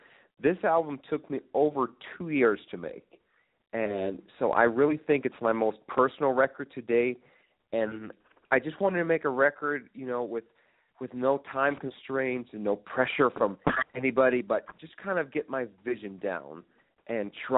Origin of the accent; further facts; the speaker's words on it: Stockholm, Stockholm County, Sweden; English is a second language; I was born and raised in Stockholm, Sweden. My mother's from Sweden and my father's from the States.